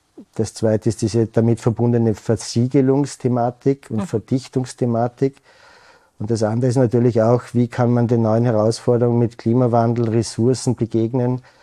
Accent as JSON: {"language": "German", "region": "Vienna", "country": "Austria", "lives_now": "Innsbruck, Austria", "said": "ich bin ja auch kein Tiroler, ich bin ein Wiener, also bin ich auch zugezogen"}